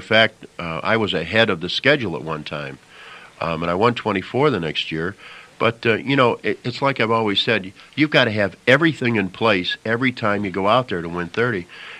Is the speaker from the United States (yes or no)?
yes; Illinois, United States; But my idol, as you know, growing up near the Chicago area, was Bob Rush with the Chicago Cubs.